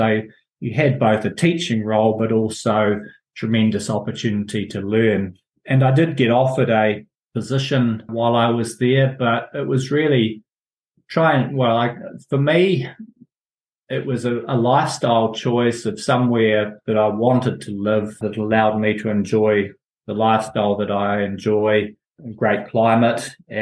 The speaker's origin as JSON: {"language": "English", "region": "Nelson", "country": "New Zealand", "tie": "born or raised there", "lives_now": "Marlborough, New Zealand", "said": "I grew up in Nelson. I always thought that I would end up back in Nelson, but sort of circumstances meant that I settled in Marlborough and stayed here."}